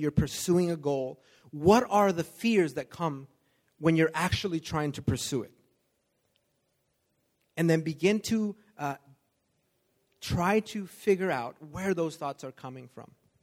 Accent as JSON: {"language": "English", "country": "Mexico", "tie": "born or raised there", "lives_now": "United States", "said": "Kind of like when I was growing up in Mexico, we didn't have a drying machine."}